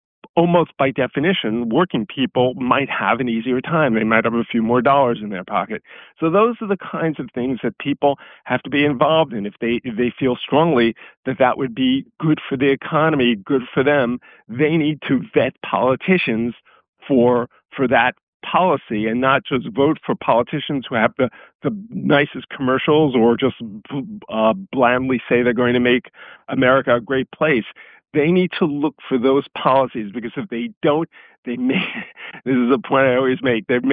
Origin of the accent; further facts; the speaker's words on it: New York, United States; I grew up in New York. That's a rule of thumb here.